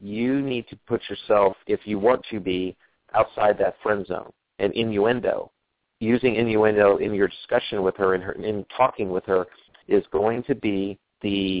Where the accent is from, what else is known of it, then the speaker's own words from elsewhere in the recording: East Coast, United States; I'm from the East Coast